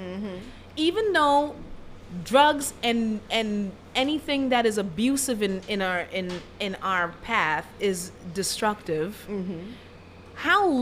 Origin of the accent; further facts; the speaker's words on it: United States; born there; Because I was born here in the States. Mm-hmm. First generation American. But I'm Caribbean by roots.